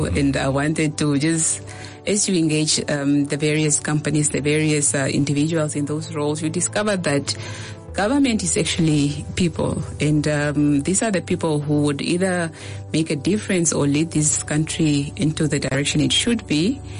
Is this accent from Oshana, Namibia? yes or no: no; Katutura, Khomas, Namibia; I was brought up in Katutura. I went to Katutura school, starting from Mandume Primary School. And then I matriculated at Eshipena Secondary School.